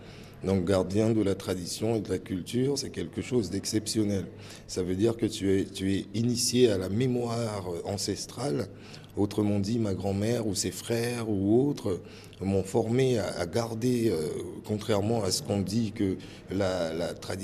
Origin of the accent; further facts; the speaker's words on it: Papaichton, French Guiana; je suis originaire de Papaichton, en Guyane française, où vit la famille, le peuple Boni. Boni de Guyane, pour ceux qui savent, parce qu'il y a aussi des Boni en Côte d'Ivoire et au Ghana.